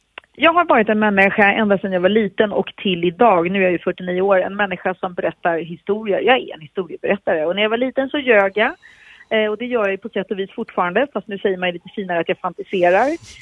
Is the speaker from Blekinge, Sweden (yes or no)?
no; Vänersborg, Västra Götaland County, Sweden; I Vänersborg och Öxnered då där jag växte upp